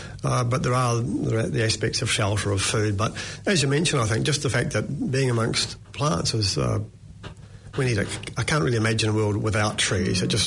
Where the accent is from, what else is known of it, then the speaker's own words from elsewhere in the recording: New Zealand; I am a New Zealander. I've grown up in that New Zealand natural environment.